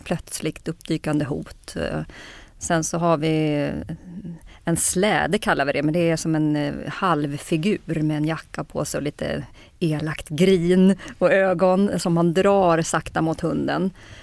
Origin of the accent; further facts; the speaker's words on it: Kungsängen, Stockholm County, Sweden; Ja, norr om Stockholm. Uppväxt norr om Stockholm. Har hållit mig norr om Stockholm förutom när jag jobbat utomlands.